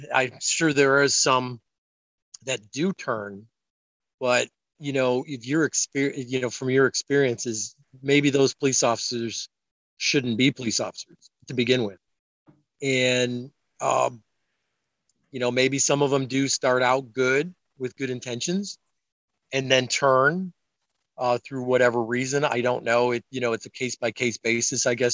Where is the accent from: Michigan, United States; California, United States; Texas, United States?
Michigan, United States; Traverse City; I am from beautiful Traverse City, Michigan.